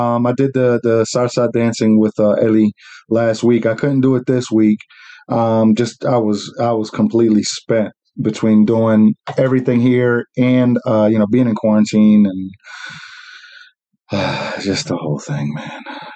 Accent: New Jersey, United States; growing up in Jersey, you know, I was, you know, with the Puerto Ricans and the black people there

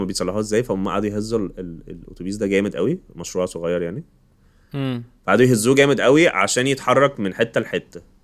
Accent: Alexandria, Alexandria Governorate, Egypt; انا كانت في السيوف دي منطقة عندنا في اسكندرية.

